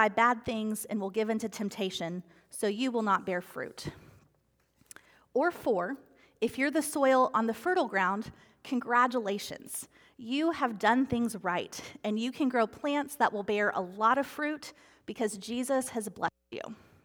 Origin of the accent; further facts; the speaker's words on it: Abilene, Texas, United States; Growing up in Abilene, one of our daily chores was tending to the plants in the backyard that my siblings and I chose.